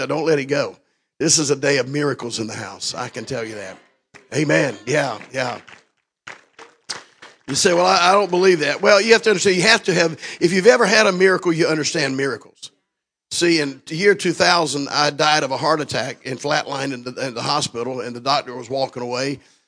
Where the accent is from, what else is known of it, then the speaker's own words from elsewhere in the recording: Florida, United States; Of course, we're from Florida. It was 78 degrees when we left yesterday.